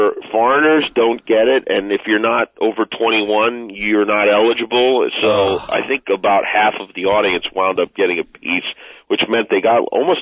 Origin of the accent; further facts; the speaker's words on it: Las Vegas, Nevada, United States; I grew up in Las Vegas.